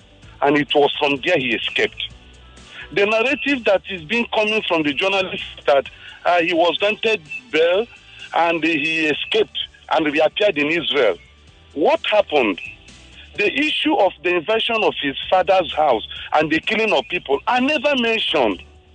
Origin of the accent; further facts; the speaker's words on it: Nigeria; I called him, I said, come, I'm a Nigerian citizen. This is my passport.